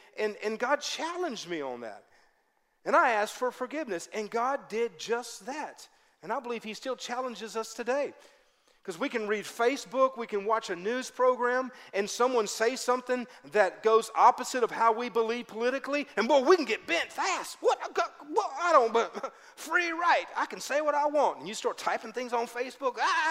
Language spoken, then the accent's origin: English; Baton Rouge, Louisiana, United States; Because I grew up in Baton Rouge, Louisiana. My wife and I both did.